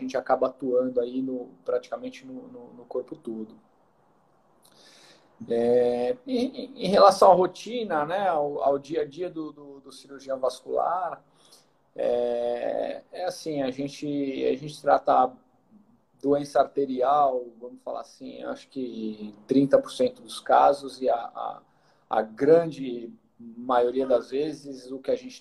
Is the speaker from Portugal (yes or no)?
no; São Paulo, Brazil; Bom, eu sou aqui de São Paulo. Vivi minha vida inteira, estudei aqui. Acabei nunca saindo de São Paulo, né? Eu fiz faculdade de medicina de Santo Amaro, aqui em São Paulo, capital.